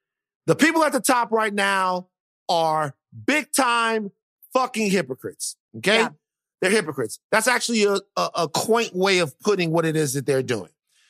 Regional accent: Louisiana, United States; I am from Louisiana, and I know a bunch of people who are great people who happen to have conservative beliefs

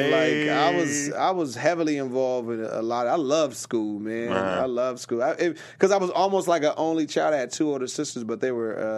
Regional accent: Rialto, California, United States; I tell you one funny one, because I grew up in Rialto, the Vineyards, i.e., everybody know.

